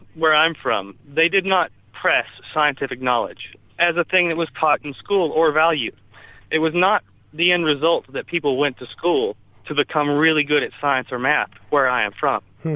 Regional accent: the South, United States; All right, well, I am from the South. I'm from a rather large state in the South, from the center of the state, not far from the town you guys are talking about.

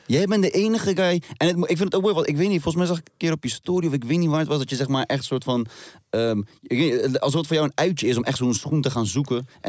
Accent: Turkey; Misschien hoor ik te weten als Turken zijnde.

